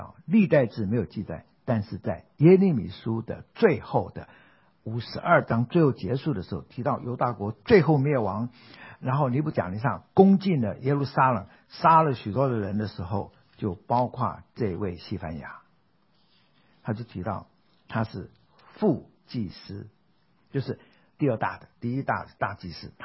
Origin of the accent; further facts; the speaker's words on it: Taiwan; born there; 因为我是台湾出生的哈， … 我爸爸是福建惠安人，惠安就在泉州的东边，就是惠安。